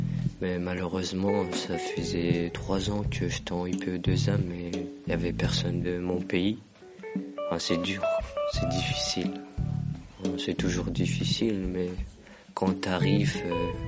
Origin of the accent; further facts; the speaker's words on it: Iran; now in Parthenay, France; j'habite à Parthenay. Je viens d'Iran, mais je suis afghan. Ils sont afghans, mes parents.